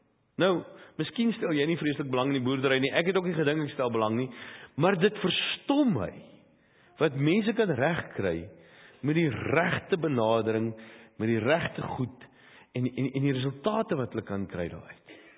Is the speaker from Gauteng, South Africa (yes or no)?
yes; Johannesburg, Gauteng, South Africa; born there; ek het gebore in Joburg, Jenda en Hielbrau en sedertdien was my ervaring van 'n plaas daai een keer toe ek in 'n doring getrap het, toe ek 4 was in Marble Hall.